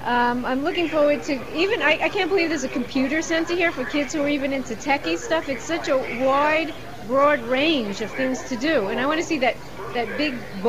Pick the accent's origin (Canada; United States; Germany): Canada; Montreal, Quebec; I'm from Montreal.